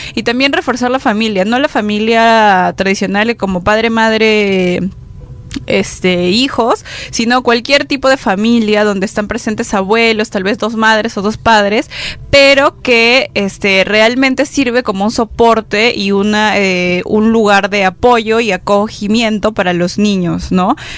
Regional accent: Peru; somos, digamos, ciudadanos, somos peruanos y pertenecemos a... vivimos todos en una misma ciudad.

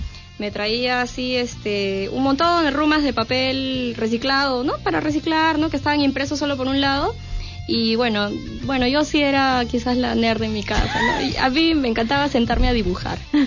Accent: Peru; A pesar de que yo soy de ascendencia china, uh-huh, ¿no? este, bueno, se yo nota. Me siento bien peruana

